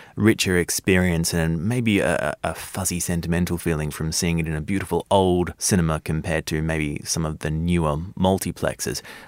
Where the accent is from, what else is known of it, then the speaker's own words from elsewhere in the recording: Australia; when I was growing up in Australia, and there weren't always the beautiful old cinemas that would be showing older films